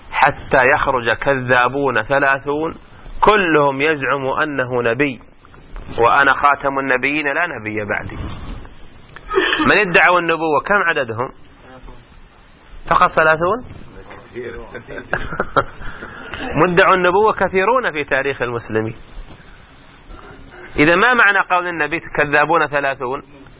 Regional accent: Saudi Arabia; عندنا في السعودية 50 فرقة

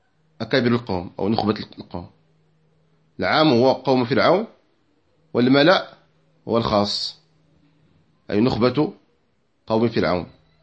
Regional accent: Morocco; عندنا في المغرب

